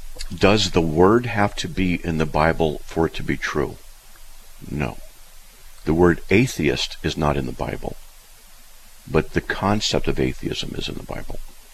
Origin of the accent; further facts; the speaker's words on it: California, United States; Yeah, I don't mind driving either, because I'm from Southern California.